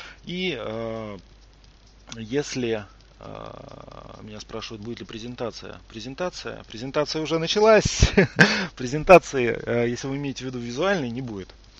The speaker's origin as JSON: {"language": "Russian", "town": "Yekaterinburg", "region": "Sverdlovsk Oblast", "country": "Russia", "tie": "born or raised there", "said": "Екатеринбург, мой родной город, где я родился."}